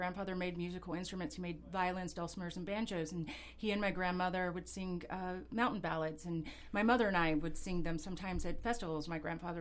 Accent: North Carolina, United States; I'm from North Carolina. So I grew up in this really small town of about 7,000 people.

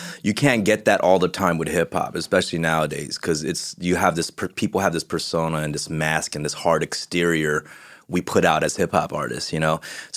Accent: United States; I mean, for me, as an American, when I hear it

